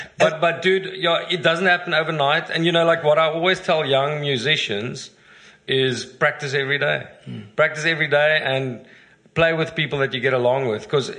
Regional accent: Ingekerk, South Africa; So my dad's a Dutch Reformed minister. I grew up in Ingekerk.

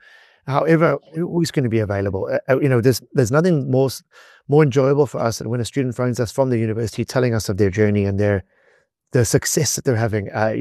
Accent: South Africa; And learning the language as a South African can actually be quite, I don't want to say easy, but we tend to pick it up a lot easier because of our Afrikaans background.

